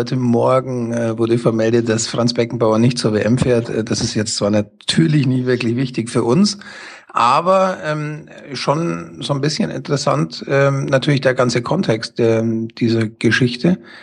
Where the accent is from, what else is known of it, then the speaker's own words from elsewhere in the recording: Bavaria, Germany; Ich komme aus Bayern in der Nähe von München